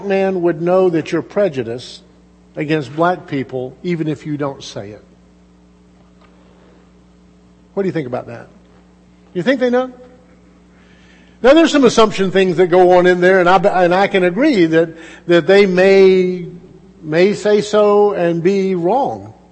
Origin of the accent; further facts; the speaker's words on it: the South, United States; because I was raised in the South where that happened